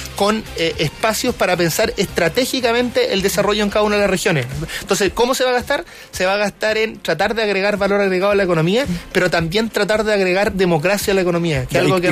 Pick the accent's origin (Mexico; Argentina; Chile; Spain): Chile; 120 mil millones de dólares que nos perdimos como chilenos.